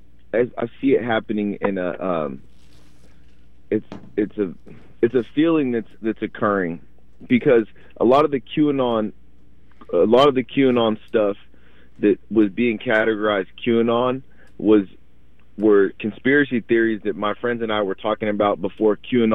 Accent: Portland, Oregon, United States; I grew up in Portland, and in my high school, I won't say what high school I went to, but, well, actually, I don't care. I went to Franklin High School in Portland

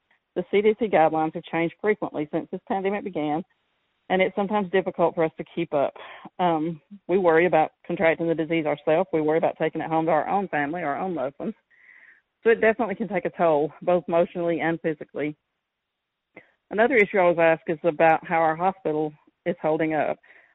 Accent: Alabama, United States; I have nursing colleagues in several states, including my home state of Alabama.

